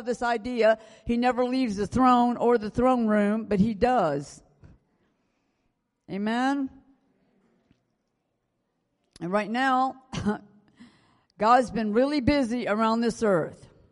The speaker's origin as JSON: {"language": "English", "country": "United States", "said": "I'm from America. I talk about America because this is where I live."}